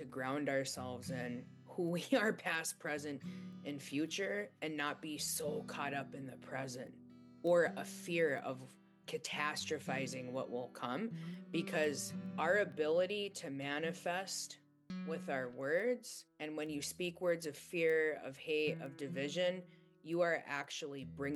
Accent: Bois Forte, Minnesota, United States; now in Twin Cities, United States; I'm from Boys Fort, so I'm Anishinaabe, but have relocated to the Twin Cities about 8 years ago now.

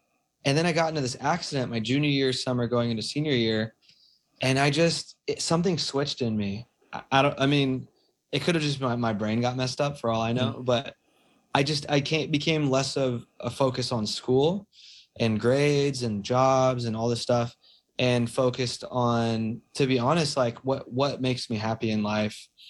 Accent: California, United States; those two communities, you know, growing up in California

